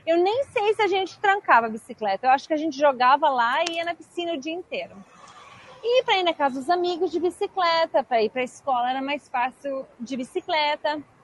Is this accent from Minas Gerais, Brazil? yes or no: no; Curitiba, Paraná, Brazil; also born or lived in Maranhão / Amazonas; Eu sou maranhense, morei no Amazonas, morei a maioria da minha vida em Curitiba, então me considero curitibana, só que o meu português tá meio assim